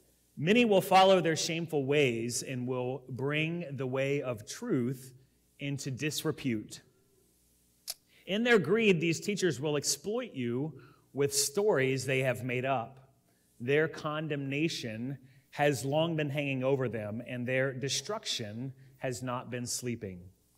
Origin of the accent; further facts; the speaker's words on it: Alto, Wisconsin, United States; I'm from Alto.